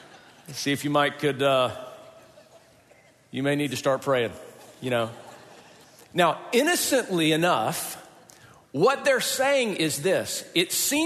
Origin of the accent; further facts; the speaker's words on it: Georgia, United States; I can't even skate. I'm from Georgia. I can't ice skate.